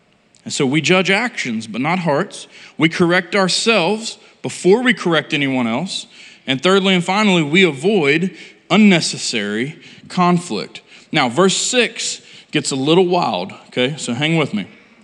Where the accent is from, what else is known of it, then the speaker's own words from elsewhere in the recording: West Virginia, United States; We're from West Virginia, and we use sayings like that.